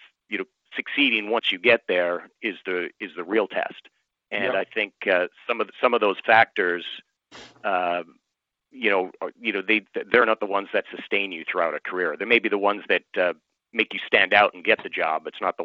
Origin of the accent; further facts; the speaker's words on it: Canada; I grew up in Canada.